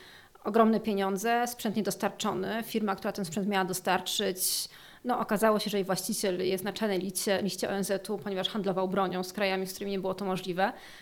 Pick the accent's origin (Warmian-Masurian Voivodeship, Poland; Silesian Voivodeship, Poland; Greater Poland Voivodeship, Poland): Silesian Voivodeship, Poland; słysząc, że jestem ze Śląska